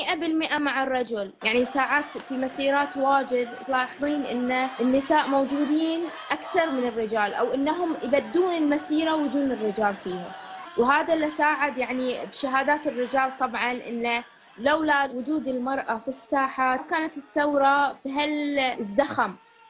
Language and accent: Arabic; Bahrain; صدق احنا مجتمع خليجي ملتزم، خصوصا البحرين